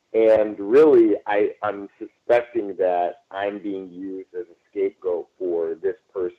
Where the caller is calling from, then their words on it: Los Angeles, California, United States; Yeah, that was me … I'm calling from Los Angeles.